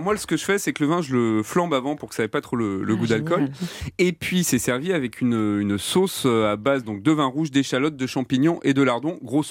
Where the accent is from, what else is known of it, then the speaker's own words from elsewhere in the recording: Lyon, Auvergne-Rhône-Alpes, France; Je viens de Lyon.